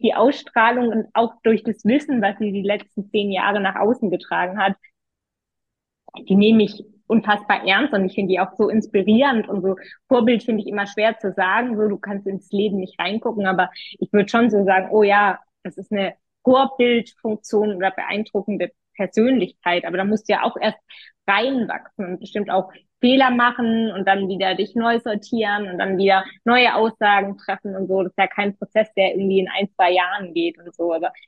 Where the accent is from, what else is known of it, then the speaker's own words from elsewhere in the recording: Stuttgart, Baden-Württemberg, Germany; Also ich bin jetzt auch nicht in Armut aufgewachsen und schön irgendwie im Stuttgarter Stadtrand so irgendwie, das war nett.